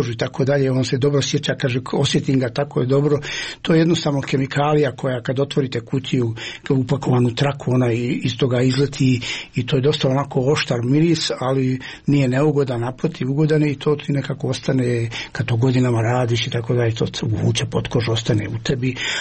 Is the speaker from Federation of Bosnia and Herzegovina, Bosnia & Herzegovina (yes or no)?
yes; Sarajevo, Federation of Bosnia and Herzegovina, Bosnia & Herzegovina; ja sam rođen u Sarajevu, živim toliko godina u Sarajevu